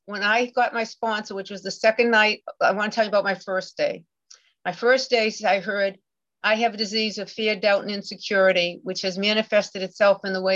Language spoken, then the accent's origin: English; Boston, Massachusetts, United States; moved away as an adult; now in Florida, United States; I'm a transplant from the Boston, Massachusetts area. I moved down here permanently into Florida in 2011 to take care of my sick daughter.